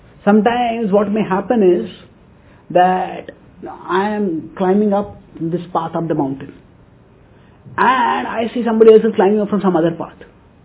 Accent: India; now in United States; Now I come from India, and whenever I drive a car, or whenever I go with somebody else in a car, I always, when I come from India to America, go from America to India

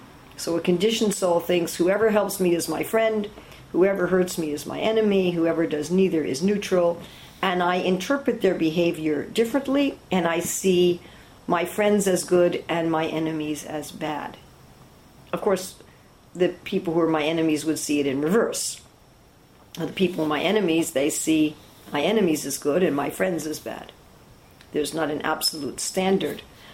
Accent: United States; You know, I'm an American, so Americans are good.

